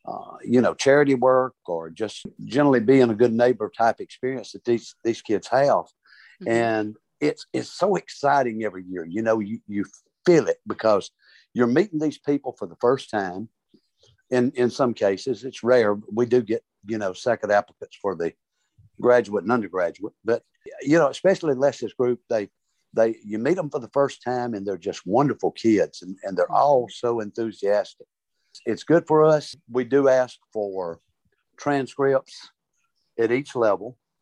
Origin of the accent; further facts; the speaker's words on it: Talladega, Alabama, United States; from Talladega, Alabama.